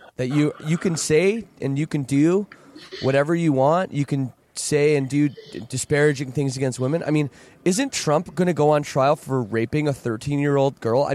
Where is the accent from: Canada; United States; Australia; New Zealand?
Canada; well, I'm Canadian, right?